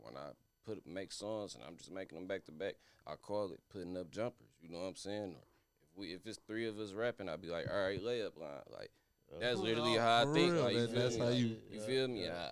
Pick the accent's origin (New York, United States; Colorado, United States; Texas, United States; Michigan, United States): Michigan, United States; I grew up on the East Side. I was born on 6 Mile in Dresden. My mama went to Osborne. My daddy from Linwood, but they migrated to the East Side.